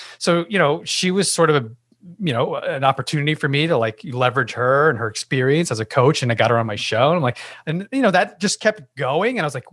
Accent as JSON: {"language": "English", "town": "Yonkers", "region": "New York", "country": "United States", "tie": "born or raised there", "said": "I definitely born and raised here in the wonderful and beautiful Yonkers, New York, which I like to say was the suburbs."}